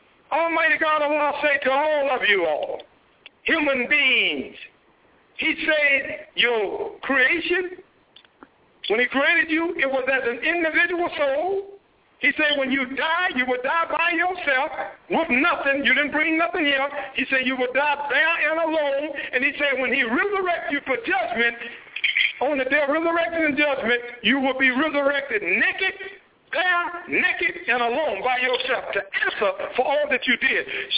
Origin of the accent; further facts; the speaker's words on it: the South, United States; I was raised in the South, around a lot of farms and fruit trees and all that good fruits and vegetables.